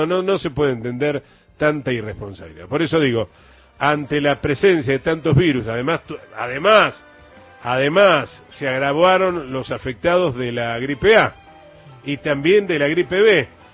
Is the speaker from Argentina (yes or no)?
yes; Banfield, Buenos Aires Province, Argentina; Así que vos sos un africano de Quilmes, yo soy un africano de Banfield, según María Eugenia Vidal.